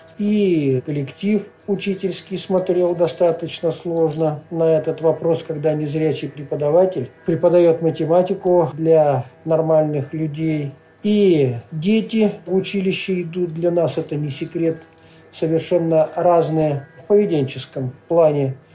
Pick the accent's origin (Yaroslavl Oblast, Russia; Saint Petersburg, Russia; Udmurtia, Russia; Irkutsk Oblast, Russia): Yaroslavl Oblast, Russia; Yaroslavl; Родился в Ярославле. Начинал учиться в 55-й школе города Ярославля.